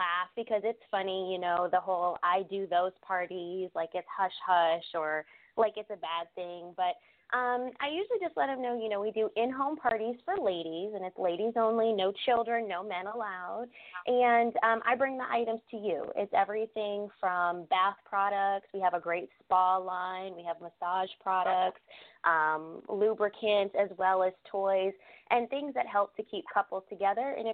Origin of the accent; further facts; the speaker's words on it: New Hampshire, United States; now in Jacksonville, United States; Originally I'm from New Hampshire, but I've lived in Jacksonville, Florida for quite some time.